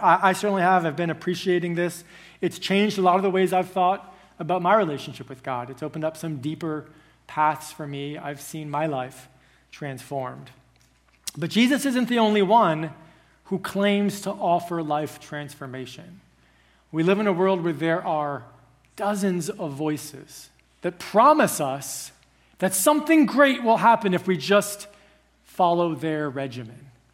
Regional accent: Connecticut, United States; And so in our house, I grew up in Connecticut, we had this little garden by the side of our house.

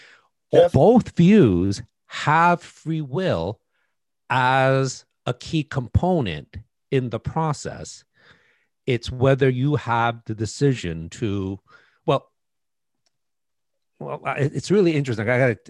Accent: New York City, New York, United States; I was raised in New York City, so I'm a sort of like the Godfather movies. It's filmed on the streets that I lived in, Mott Street. I mean, I was raised there when I was young.

